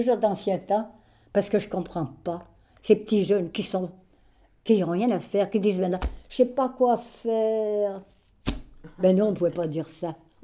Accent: Champagne-en-Valromey, Auvergne-Rhône-Alpes, France; born there; Ben, je suis née à Champagne-en-Belle-Romais, dans l'Ain. Je ne sais pas si vous voyez, c'est à 55 km de Genève. On est plus près de la Suisse. Et je suis née dans la ferme

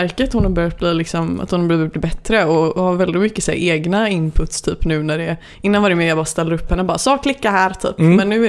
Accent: Kortedala, Västra Götaland County, Sweden; Jag är från Kortedala, ja.

